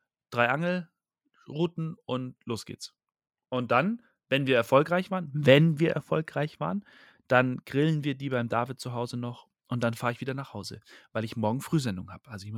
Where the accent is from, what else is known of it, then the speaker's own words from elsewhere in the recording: Bavaria, Germany; Wetter ist jetzt auch nicht so prickelnd, aber da muss man einfach durch, auch als Bayer und als Mann.